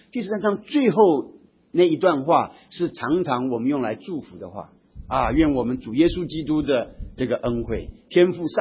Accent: Taiwan; Chinese is a second language; 我们在台湾成长，那个英文不是我们的主要的，是 second language， 是那个 foreign language 啊，是所谓的外语。

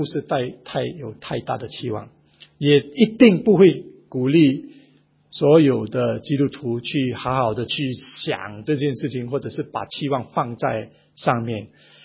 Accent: Singapore; 所以我们新加坡人在这一次大选里面就看见证了到这一点

